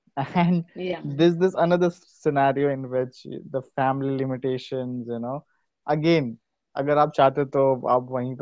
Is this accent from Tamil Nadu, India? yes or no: no; Ahmedabad, Gujarat, India; if we'll say like I'm from Ahmedabad